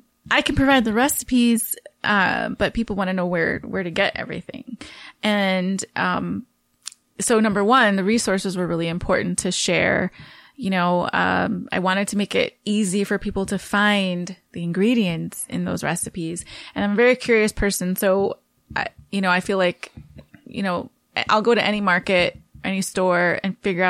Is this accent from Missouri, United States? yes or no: no; Ohio, United States; now in Chicago, United States; So I came to Chicago after getting married in 2002, from Ohio. I'm originally from Ohio.